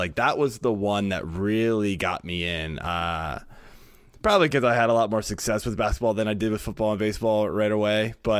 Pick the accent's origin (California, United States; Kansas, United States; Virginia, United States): Virginia, United States; Yeah, so I grew up in the Washington, D.C. area, just outside of D.C. in Virginia.